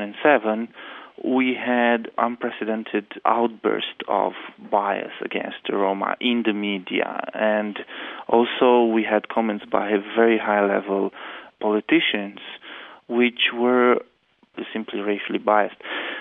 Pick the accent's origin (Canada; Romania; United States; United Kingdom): Romania; English is a second language; like in my home country, in Romania.